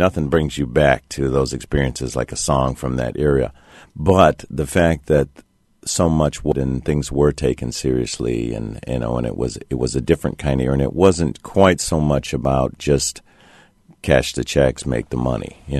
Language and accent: English; Kankakee, Illinois, United States; I grew up in Kankakee.